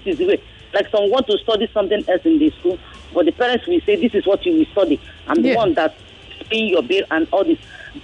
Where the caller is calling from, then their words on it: Makoko, Lagos, Nigeria; I'm calling from Makoko.